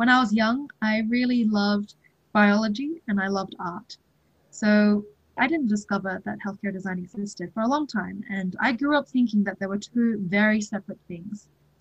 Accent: Australia; So I was born in Australia, but I was very lucky to grow up around great Chinese influences. We have a lot of extended family here too.

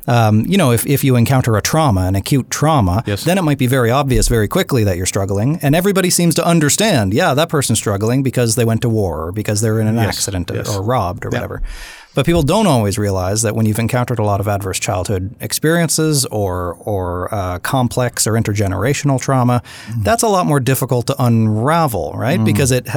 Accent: Nova Scotia, Canada; I was raised in Cape Breton, Irish Catholic.

